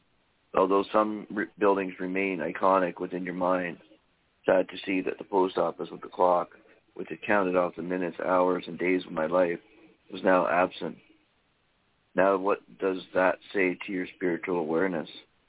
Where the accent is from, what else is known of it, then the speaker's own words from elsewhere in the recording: Waipukurau, Hawke's Bay, New Zealand; My hometown is Waipukuru in the central Hawke's Bay region of New Zealand's North Island.